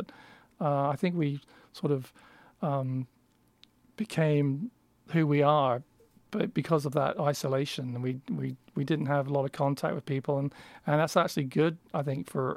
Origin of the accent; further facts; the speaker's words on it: England, United Kingdom; I mean, I'm from England, so it's very similar.